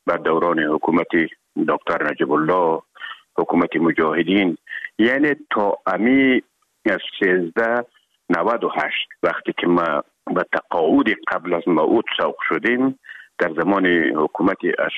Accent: Herat, Afghanistan; خودمان از هرات که آمدیم به آکادمی نظامی

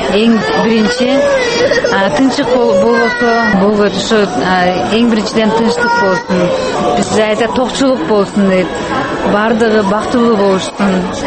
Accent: Osh, Osh Region, Kyrgyzstan; now in Austria; Мен Кыргызстандан болом, Ош шаарынан. Австрияга 2001 жылы келгенмин. Курс боюнча. Ошодон бери 2001 жылдан бери Австрияда окуп, ошо боюнча калганмын.

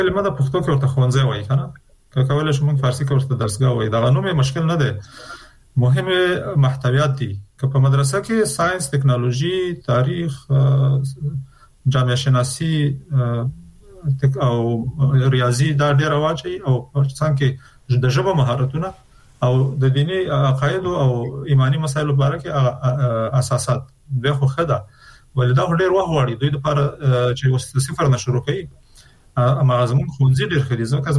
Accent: Afghanistan; نو چون موږ د افغانستان خلک یو

